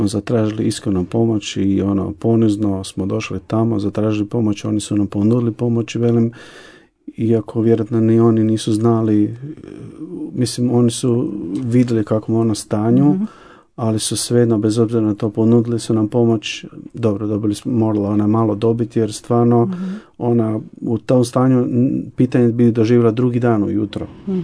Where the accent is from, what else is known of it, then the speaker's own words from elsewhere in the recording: Jastrebarsko, Zagreb County, Croatia; ali i stalno bila po novinama, po radiju tamo kod nas, u Jaskanski lokalnim.